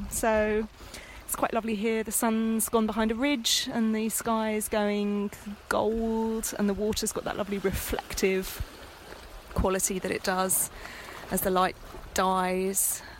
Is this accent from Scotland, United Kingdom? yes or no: no; Brighton, South East England, United Kingdom; now in Sydney, Australia; I live in Sydney, Australia, although I grew up in Brighton